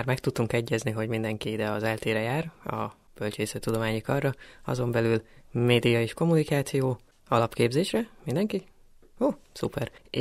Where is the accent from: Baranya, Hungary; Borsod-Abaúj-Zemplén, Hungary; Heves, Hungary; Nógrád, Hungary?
Borsod-Abaúj-Zemplén, Hungary; Miskolc; now in Budapest, Hungary; Igen, én Pesten lakom. Viszont Miskolcon nőttem fel.